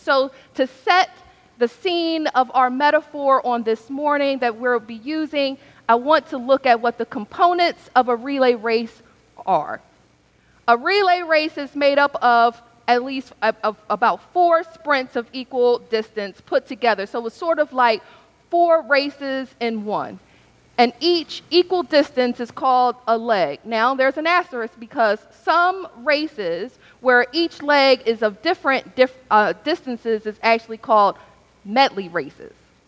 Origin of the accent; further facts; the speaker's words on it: Philadelphia, Pennsylvania, United States; As you all know, I'm from Philadelphia